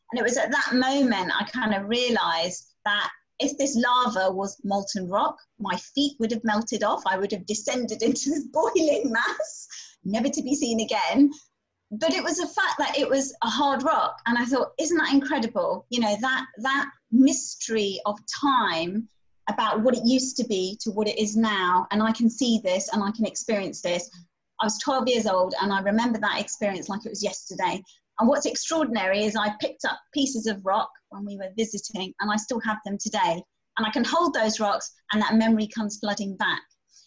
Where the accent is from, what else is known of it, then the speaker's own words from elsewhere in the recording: Slough, South East England, United Kingdom; I grew up in Slough, which is not known for its green spaces, as everybody knows if they've been there. But I grew up in a very traditional Asian family, traditional Indian family with traditional values.